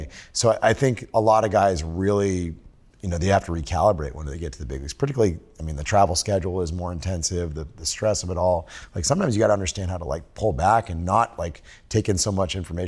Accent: Maine, United States; I was at a facility in Hudson, Massachusetts, and I grew up in Maine.

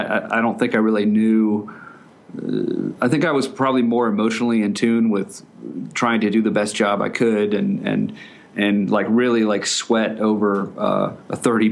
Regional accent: Florida, United States; So what I did was I grew up in Florida. I went fishing a lot, but I didn't know anything about it, you know.

